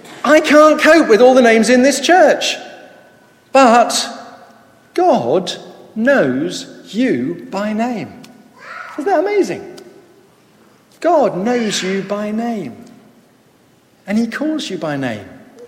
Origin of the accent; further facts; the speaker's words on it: United Kingdom; But we just say, we're British, but most of us are polite.